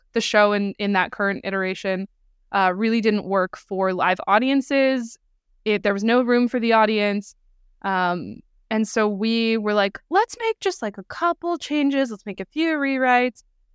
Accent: Saskatoon, Saskatchewan, Canada; that's my hometown fringe

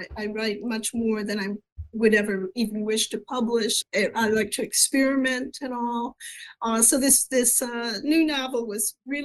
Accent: Fowler, Michigan, United States; moved away as an adult; now in Pennsylvania, United States; Well, for about the past 35 years, I've been living in Eastern Pennsylvania, but I'm actually from Fowler, Michigan. I grew up on a 140-acre farm there.

